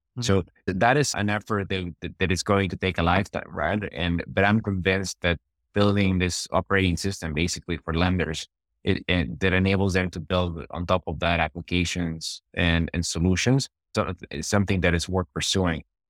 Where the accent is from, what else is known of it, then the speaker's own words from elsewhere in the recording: Bolivia; I mean, in going back to growing up in Bolivia, right? Like, I grew up in an environment in which financial institutions were pretty fragile.